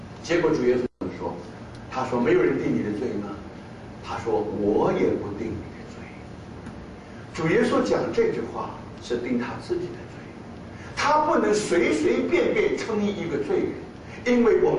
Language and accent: Chinese; China; 我们是外邦人，我们是中国人，